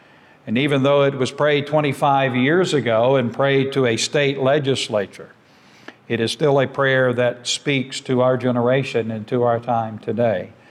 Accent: United States; Second of all, I am an American. And I know Jesus didn't just die for Americans. I know He died for the entire world. But I know that this is my country. This is my land.

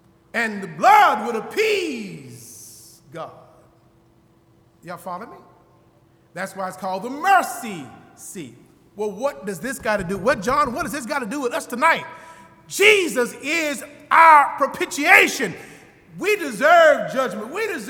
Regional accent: Lawrenceburg, Tennessee, United States; I remember growing up in Lawrenceburg, Tennessee

